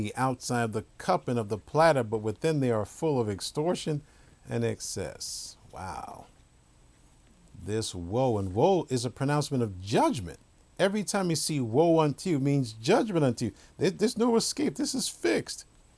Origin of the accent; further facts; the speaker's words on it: New York, United States; Now, I've seen Jews in my day. I grew up in New York.